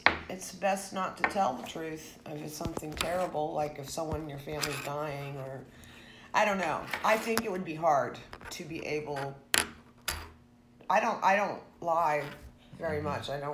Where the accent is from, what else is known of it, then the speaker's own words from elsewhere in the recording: Washington, District of Columbia, United States; moved away as an adult; now in Tallahassee, United States; I was born in Washington, D.C., and lived there, and then I went to school in Ohio University in Athens, Ohio.